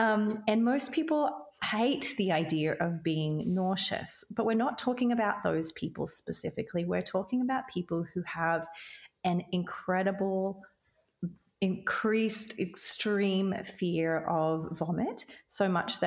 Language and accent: English; Australia; now in United States; I'm Australian. I live in America.